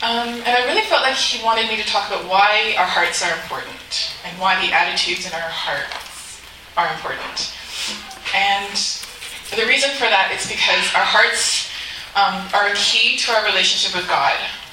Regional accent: Toronto, Ontario, Canada; I was born here in Toronto, kind of grew up in the city.

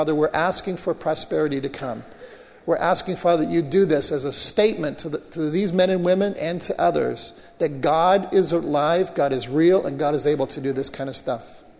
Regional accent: Canada; And so I was very proud as a Canadian on Monday to hear the Prime Minister's speech.

